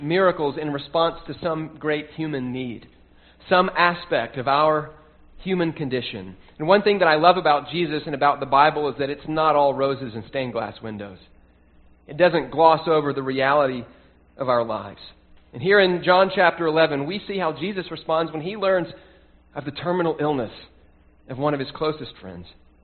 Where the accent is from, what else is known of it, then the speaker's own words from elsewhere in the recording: Nashville, Tennessee, United States; Joey was in my inner circle of friends as I was growing up in Nashville.